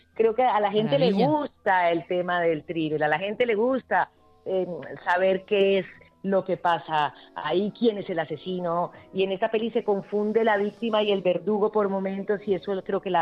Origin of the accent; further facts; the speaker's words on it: Colombia; por lo menos en mi caso, siendo colombiana